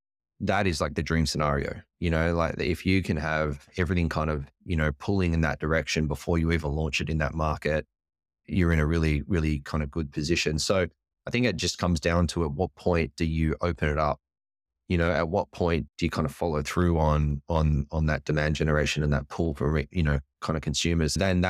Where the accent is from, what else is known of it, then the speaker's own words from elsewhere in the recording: Australia; now in San Diego, United States; But like, let me just be clear, like being an Australian, you know, my home turf is definitely Australia.